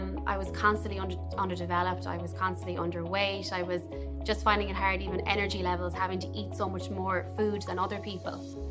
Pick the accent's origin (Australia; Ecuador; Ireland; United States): Ireland; Limerick, Munster; I'm from Limerick. I'm 23 years old.